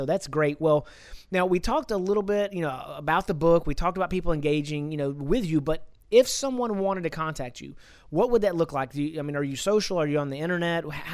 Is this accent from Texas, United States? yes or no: yes; Texas, United States; But I grew up out in East Texas